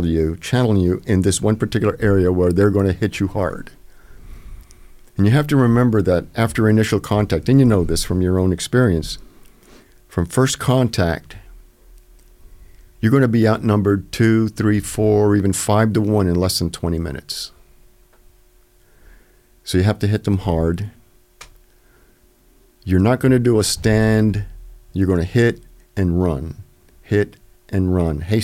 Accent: Panama; I was born and raised in Panama.

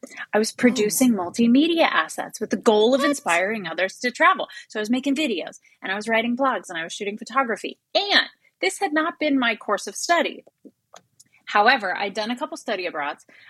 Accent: Midwest, United States; I grew up in the Midwest.

